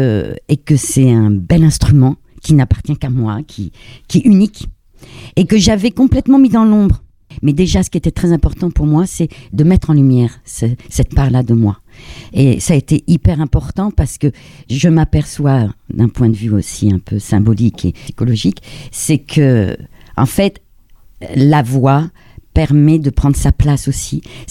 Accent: Chartres, Centre-Val de Loire, France; Je viens de Chartres.

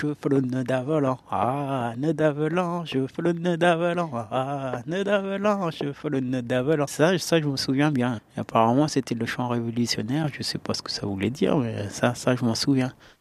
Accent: Matema, Amhara, Ethiopia; French is a second language; now in France; Je viens de Matema, c'est à côté de Gonder, c'est à 100 km de Addis Abeba. Matema, le petit bled.

